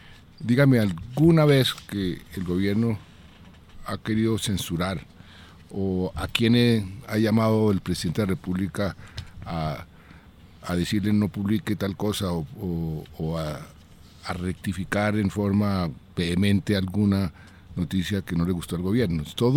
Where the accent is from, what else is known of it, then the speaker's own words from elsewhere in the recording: Colombia; y a mí me dio vergüenza como colombiano